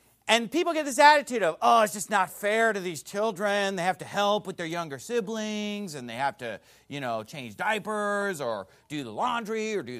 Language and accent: English; Sacramento, California, United States; also born or lived in Indiana; Growing up in Sacramento, California, and even just the few years that I lived in Indiana when I was in college, I'd never seen anything like it